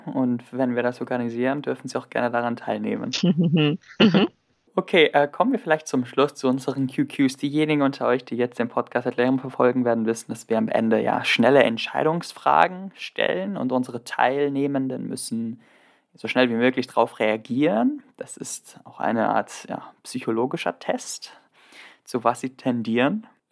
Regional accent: Greece; ich komme aus Griechenland, ich bin zweisprachig aufgewachsen, ich fühle mich in Deutschland genauso wohl wie in Griechenland

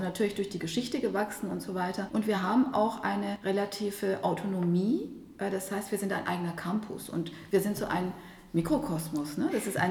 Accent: Istanbul, Turkey; German is a second language; now in Germersheim, Germany; ich komme auch aus Istanbul.

